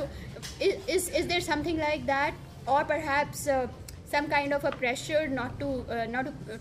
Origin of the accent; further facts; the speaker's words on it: India; I'm from India.